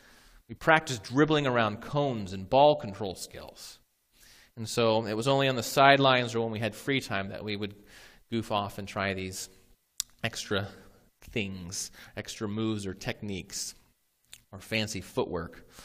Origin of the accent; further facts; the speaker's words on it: Ohio, United States; So we're from Ohio, so you can, the Native Americans on that side of the country are a little bit different